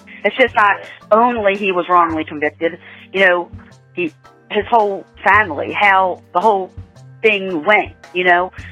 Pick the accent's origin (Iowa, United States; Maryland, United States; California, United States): Maryland, United States; Baltimore; because I am from Baltimore and Serial intrigued me because, you know, it was from here.